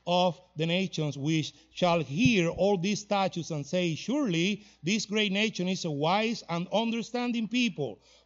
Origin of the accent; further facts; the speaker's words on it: Cuba; There in the back, we are not from Mexico. We are from Cuba, okay? We are Cubans, and yes, we eat tacos, but we don't have tacos in Cuba.